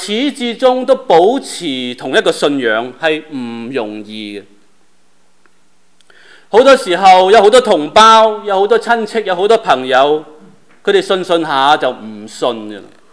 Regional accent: China; 而我们是中国人。

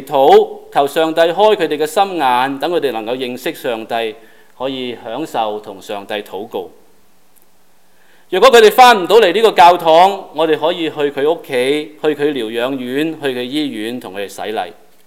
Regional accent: China; 特别我们中国人更加觉得感恩和奇妙

